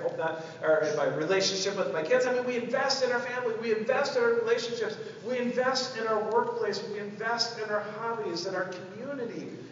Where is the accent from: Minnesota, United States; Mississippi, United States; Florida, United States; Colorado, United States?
Minnesota, United States; I'm from Minnesota, so I don't take very many risks